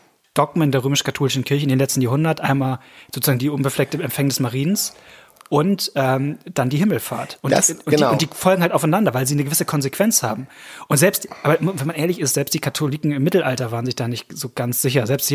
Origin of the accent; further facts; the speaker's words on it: Northern Germany, Germany; Und das kennt man so als Norddeutscher, gemeiner Norddeutscher